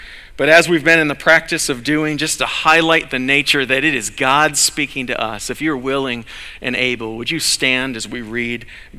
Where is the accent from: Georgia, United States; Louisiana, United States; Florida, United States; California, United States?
Florida, United States; So growing up in Florida, we went to Disney World a lot.